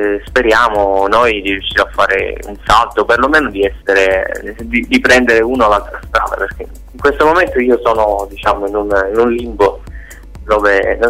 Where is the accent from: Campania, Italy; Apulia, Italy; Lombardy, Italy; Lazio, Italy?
Apulia, Italy; al sud, dove sono tornato. Io sono della Puglia, però sono stato un po' in giro per studio, per lavoro.